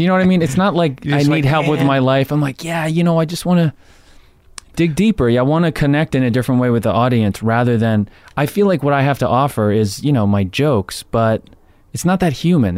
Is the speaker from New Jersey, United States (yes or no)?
yes; New Jersey, United States; It's not a big reach, but I'm from Jersey Shore. So there were two bookstores in my mall.